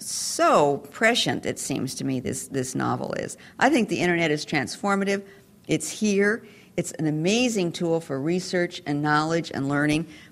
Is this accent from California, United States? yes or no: no; Wyoming, United States; the values that I took away from growing up in Wyoming are good for people generally